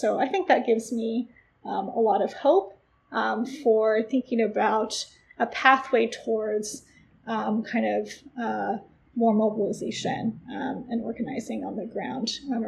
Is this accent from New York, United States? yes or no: no; Oceanside, California, United States; I grew up in Oceanside, California, kind of in the shadow of Camp Pendleton